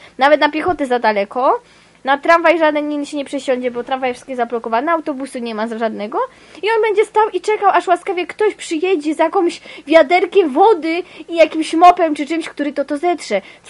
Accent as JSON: {"language": "Polish", "town": "Kraków", "region": "Lesser Poland", "country": "Poland", "said": "Ja akurat środkami komunikacji cały czas jeżdżę w te po całym Krakowie, bo jesteśmy z Krakowa."}